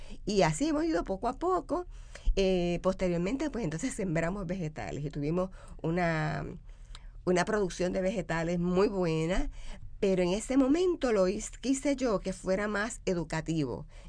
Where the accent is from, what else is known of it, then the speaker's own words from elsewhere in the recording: Ciales, Puerto Rico; Mi familia es una familia de agricultores. Yo vengo de Ciales, de una familia agrícola.